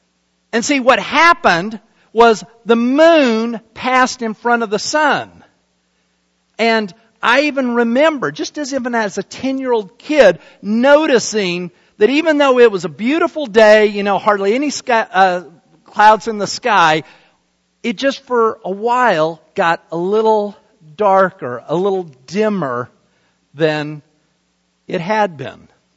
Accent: Salt Lake City, Utah, United States; I was probably 10 years old, maybe even a little bit less, and I was growing up in Salt Lake City, Utah

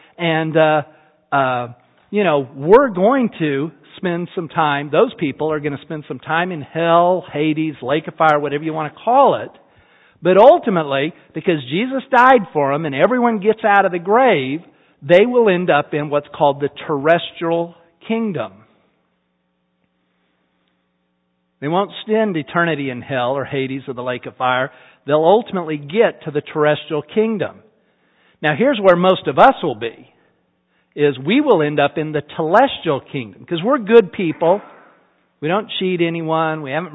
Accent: Salt Lake City, Utah, United States; born there; because I was born in Salt Lake City, and I'm white, and my parents were middle class

